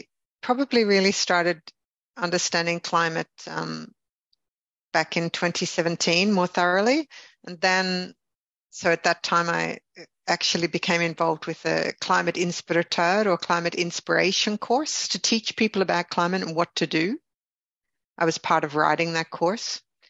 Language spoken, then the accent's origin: English; Melbourne, Victoria, Australia; And I come from Melbourne, which is like the Glasgow or the working city of Australia, where striking, worker strikes were common.